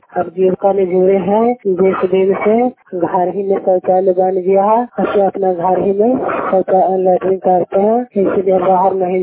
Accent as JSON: {"language": "Hindi", "town": "Karadhan", "region": "Bihar", "country": "India", "said": "मैं कराधन के रहने वाली हूँ, धुरवा पंचायत से बोल रहा हूँ। थाना है कांग्रेस राय, जिला ललंदा पोस्ट धुरवा।"}